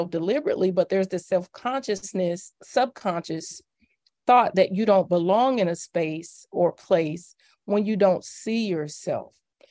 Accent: Atlanta, Georgia, United States; I'm from Atlanta.

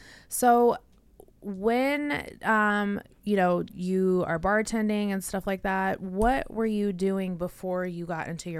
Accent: Las Vegas, Nevada, United States; because I grew up in Vegas, so we grew up around celebrities.

